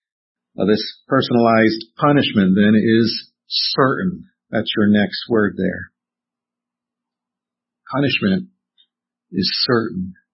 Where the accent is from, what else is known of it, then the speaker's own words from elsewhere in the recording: Texas, United States; Growing up in Texas, we would hear these sirens that went off.